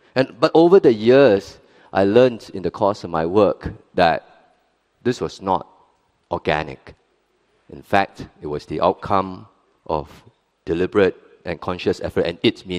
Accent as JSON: {"language": "English", "country": "Singapore", "first_language": "Hokkien", "second_language": "English", "said": "I'm Chinese, I'm also Buddhist, as I mentioned, I speak Hokkien as my first language"}